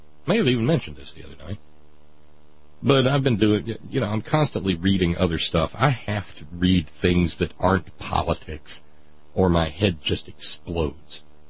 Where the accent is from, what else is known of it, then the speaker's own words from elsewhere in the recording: Alabama, United States; We know already that I grew up in Alabama STEM, first 18 years of my life